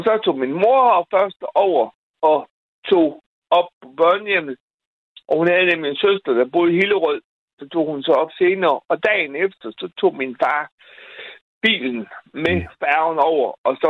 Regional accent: Bosnia & Herzegovina; now in Denmark; Ja, jeg er adopteret. Jeg kommer jo fra Bosnien.

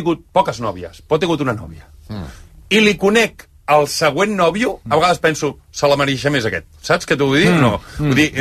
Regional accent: L'Hospitalet de Llobregat, Catalonia, Spain; perquè jo sóc de l'Hospitalet, i si Barcelona està malament, l'Hospitalet és un infern

